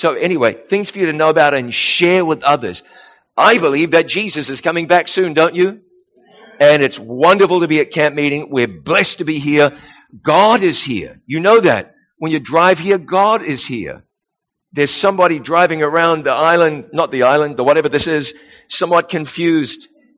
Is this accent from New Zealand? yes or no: yes; New Zealand; now in United States; You know, I'm bilingual. I grew up in New Zealand where we had miles per hour, and then we transitioned to kilometers per hour. Now I live in the United States where it's miles per hour.